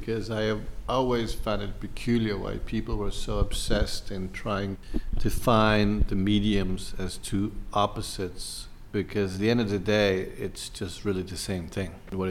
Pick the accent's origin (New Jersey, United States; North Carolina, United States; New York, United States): New York, United States; Well, I grew up in New York, so obviously English was always more natural for me. It was my kind of teenage language.